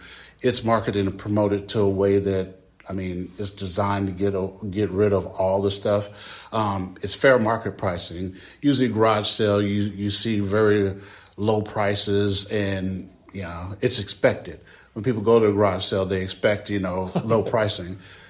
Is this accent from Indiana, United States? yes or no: yes; Winona Lake, Indiana, United States; also born or lived in Illinois; I grew up in this area when I moved from Illinois. I moved to Winona Lake, and, you know, it just feels good to be back.